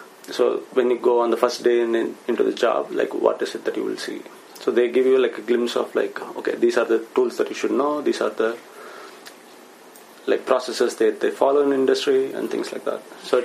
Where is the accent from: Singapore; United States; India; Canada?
India; Plus, because of my nationality, like, I'm from India.